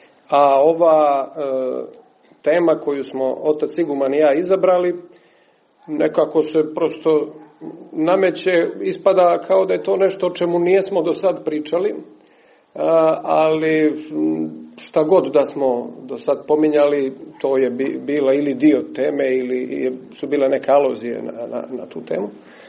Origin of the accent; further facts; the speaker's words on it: Cuce, Cetinje, Montenegro; kod nas gore u Cucama, u Katunskoj Nahiji